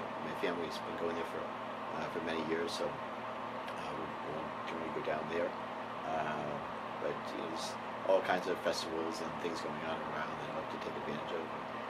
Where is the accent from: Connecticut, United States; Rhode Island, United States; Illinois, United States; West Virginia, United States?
Rhode Island, United States; Warwick; The main other things that Rhode Island has to offer, my hometown of Warwick, it's a great city.